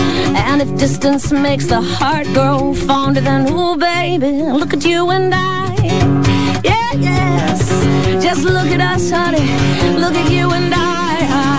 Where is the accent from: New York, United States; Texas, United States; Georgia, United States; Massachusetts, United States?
Massachusetts, United States; Boston; back in my hometown in Boston